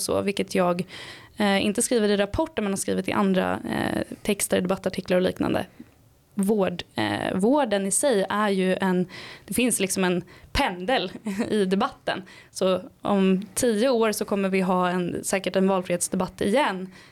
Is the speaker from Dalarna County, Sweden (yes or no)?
no; Stockholm, Stockholm County, Sweden; så jag skulle säga också att vi har väldigt högt ställda krav som stockholmare.